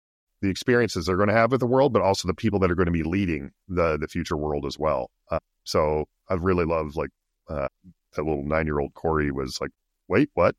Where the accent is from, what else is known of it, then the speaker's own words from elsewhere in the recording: Idaho, United States; So growing up in Idaho, I had an experience with a wildfire when I was nine.